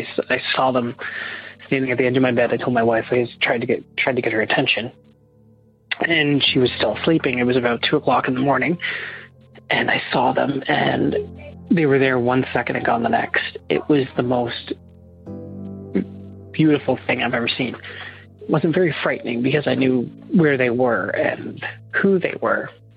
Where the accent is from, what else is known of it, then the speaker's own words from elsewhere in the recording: Ontario, Canada; I am from Ontario, Canada.